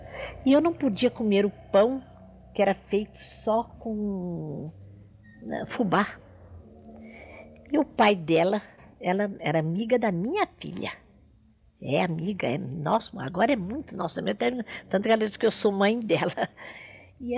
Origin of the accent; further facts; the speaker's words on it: Marília, São Paulo, Brazil; E eu, como sou muito brasileira e muito paulista, de modo que eu lutava com eles, né?